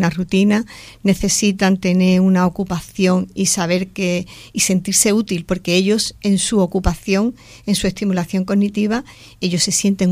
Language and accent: Spanish; Osuna, Andalusia, Spain; yo soy de Osuna, nacida aquí, aquí vivo y aquí llevo mucho tiempo, Javier dice que no, pero yo ya me considero una persona mayor